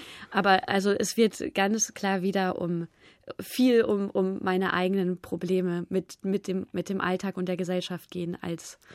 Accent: Bavaria, Germany; also born or lived in Cologne / Berlin; Ich bin zwar in Köln geboren, aber habe da so kurz nur gelebt, dass ich da auch keinen direkten Draht zu habe. Dann eben München, Nähe von München aufgewachsen

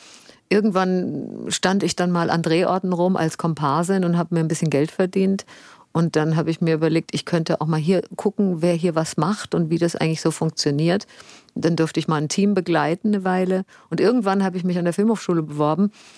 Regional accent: Bad Nauheim, Hesse, Germany; meine Kindheit war behütet in der Überschaubarkeit so einer Provinzstadt. Und ich fand das wirklich schön in Bad Nauheim. Es ist ja auch ein schönes Städtchen.

